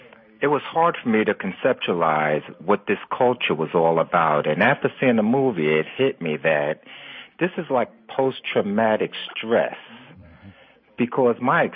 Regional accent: New York City, New York, United States; I'm a relocator from New York City.

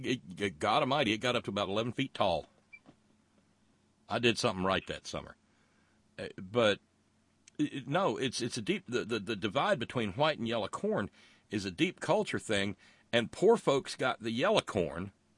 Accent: Alabama, United States; When I was growing up in Alabama and we'd have cornmeal on the lunch tray in elementary school, it was always white cornbread.

